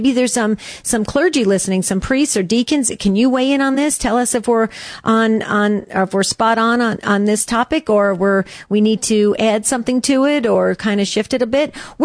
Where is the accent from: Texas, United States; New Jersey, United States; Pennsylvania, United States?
New Jersey, United States; I'm Catholic. I'm 100% Sicilian. I came from New Jersey. I mean, we worry.